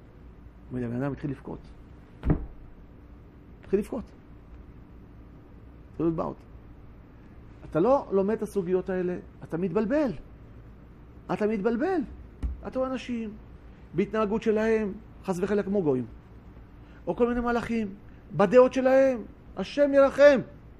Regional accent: Eilat, Southern District, Israel; אני הייתי אילתי

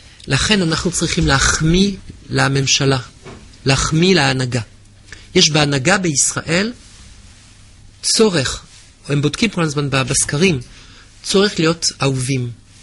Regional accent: France; Hebrew is a second language; moved away as an adult; now in Israel; אני בא מצרפת, שהם היו עצובים שם בית חולים

